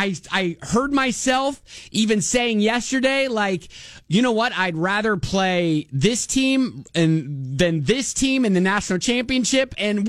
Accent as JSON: {"language": "English", "town": "Columbus", "region": "Ohio", "country": "United States", "said": "And yeah, so I'll be rooting on Ohio State. I'm from Columbus, so that's kind of what we have to do."}